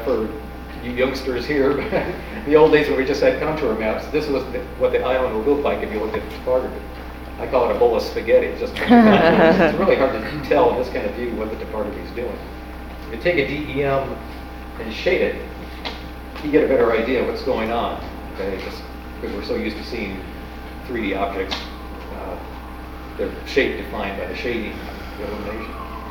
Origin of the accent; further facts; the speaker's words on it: Pacific Northwest, United States; born there; I was born in the Pacific Northwest, so it's nice